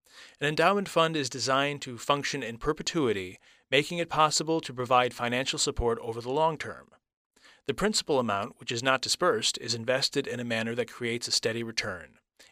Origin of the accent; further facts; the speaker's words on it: Seattle, Washington, United States; I grew up and live in West Seattle.